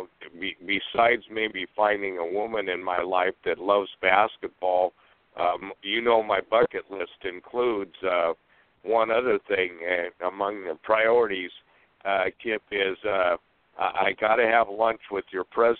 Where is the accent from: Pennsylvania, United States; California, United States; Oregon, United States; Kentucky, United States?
Oregon, United States; Portland; I grew up in Selwood in Portland